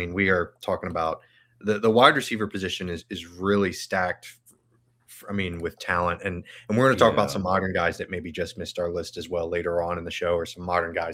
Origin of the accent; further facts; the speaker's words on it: Denton, Texas, United States; born there; I was born in Denton, Texas.